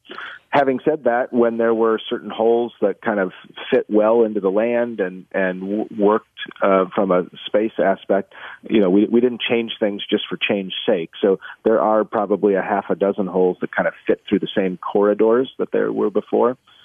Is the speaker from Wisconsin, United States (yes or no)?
yes; Wisconsin, United States; now in California, United States; And so when I grew up in Wisconsin, I live in California now.